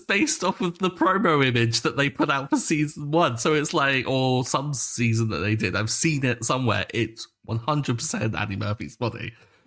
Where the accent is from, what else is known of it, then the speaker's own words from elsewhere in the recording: United Kingdom; Or, because, I mean, being British, I've seen a load. Every school trip was to go see some form of big castle or something with some sort of big portrait.